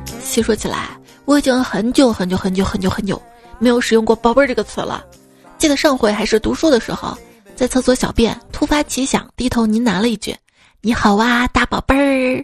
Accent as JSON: {"language": "Chinese", "country": "China", "said": "我们中国人可厉害了"}